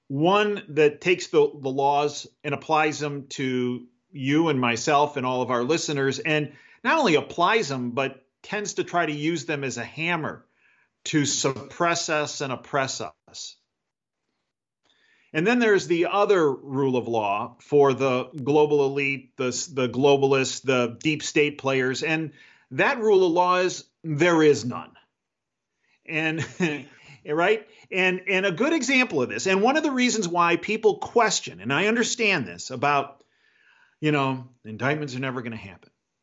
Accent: Chicago, Illinois, United States; I grew up in Chicago. Okay. I grew up in the suburbs of Chicago, lived in the city of Chicago. My family's from the south side of Chicago.

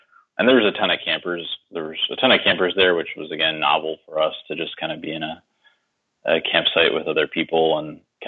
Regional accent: Pennsylvania, United States; now in New Orleans, United States; Certainly not down here in New Orleans. Also, I grew up outside of Philadelphia, so might have been on some different things over there.

